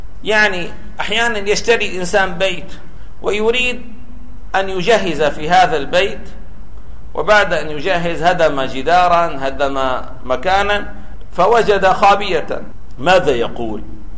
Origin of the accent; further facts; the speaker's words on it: Damascus, Damascus Governorate, Syria; مثلا عندنا في دمشق هذا البيت مشهور أنه كان لأحد الحكام الذين كانوا في زمن تركيا